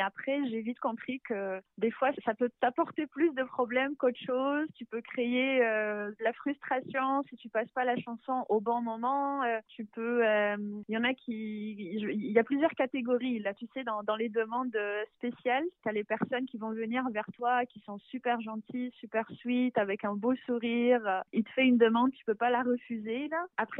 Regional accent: Côte d’Ivoire; Mon premier disque, c'était quand j'étais jeune, j'ai grandi en Côte d'Ivoire.

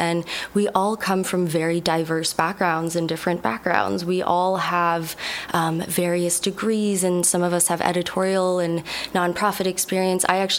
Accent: Halifax, Nova Scotia, Canada; So I grew up in Halifax, Nova Scotia, just outside the city. I actually grew up on a lake and kind of a nature environment.

